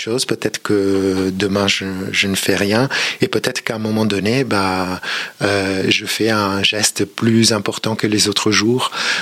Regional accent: Veneto, Italy; French is a second language; D'un petit village perdu dans la lagune vénitienne.

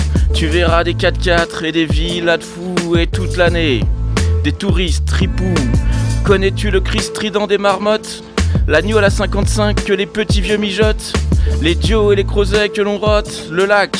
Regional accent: Auvergne-Rhône-Alpes, France; born there; parce que je suis né en Haute-Savoie.

